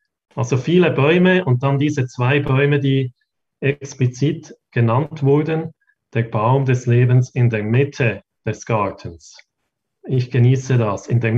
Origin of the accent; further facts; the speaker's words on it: Switzerland; Ich komme aus der Schweiz und wohne in Bern.